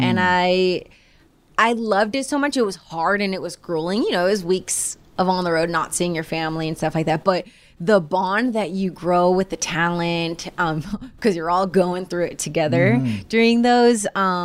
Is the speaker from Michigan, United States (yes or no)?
no; Florida, United States; like I'd never been in a taxi growing up in Florida, no public transportation, never been like on a bus or anything like that before.